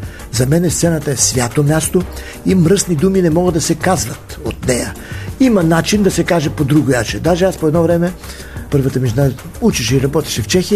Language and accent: Bulgarian; Western Bulgaria, Bulgaria; В говорене дори може да сбъркам, все пак от Западна България съм, но в писане празно нема.